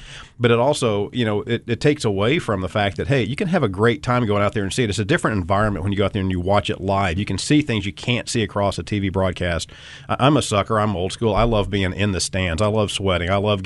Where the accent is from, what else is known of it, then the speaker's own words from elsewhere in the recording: Birmingham, Alabama, United States; I grew up in Birmingham, and I asked our PE teacher when I was a kid if we could have a soccer team